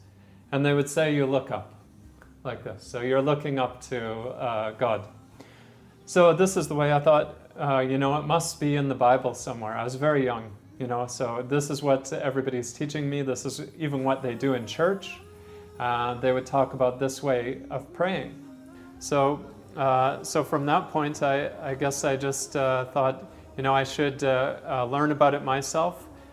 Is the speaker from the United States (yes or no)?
no; Canada; I'm from Canada. I'm 33 years old. I have a degree in information technology. And alhamdulillah, I'm Muslim.